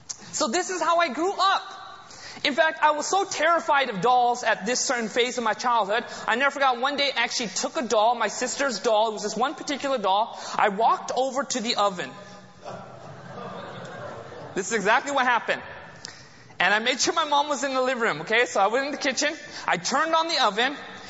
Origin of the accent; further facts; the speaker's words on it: United States; born there; my parents, you know, they came from India. I was born in America.